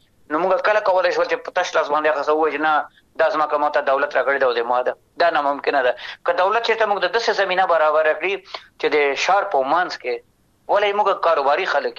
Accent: Afghanistan; چې زه افغان یم د افغانستان یم

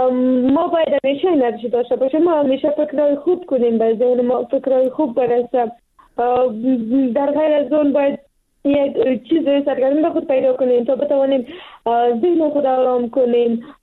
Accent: Afghanistan; ما پشتون هستیم و یا افغان هستیم،

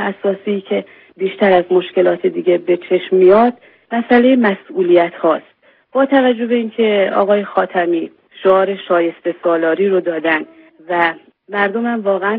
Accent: Iran; ما ایرانی هستیم، ایران کشور ما، متعلق به اینجاییم

